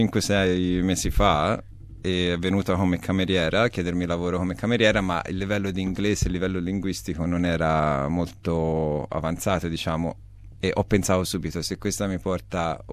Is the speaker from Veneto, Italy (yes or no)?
no; Tuscany, Italy; Io sono naturale, sono italiano, sono toscano, maremmano